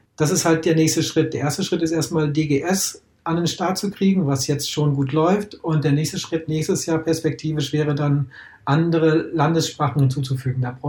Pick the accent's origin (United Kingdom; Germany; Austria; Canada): Germany; first language sign language; German is a second language; Also meine erste Sprache ist die Gebärdensprache und die zweite Sprache ist halt Deutsch.